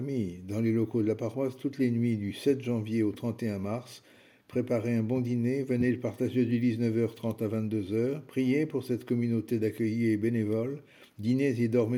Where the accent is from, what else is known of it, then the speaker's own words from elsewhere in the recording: Saint-Cloud, Île-de-France, France; j'ai grandi à Saint-Cloud en fréquentant des établissements privés jusqu'à mon bac.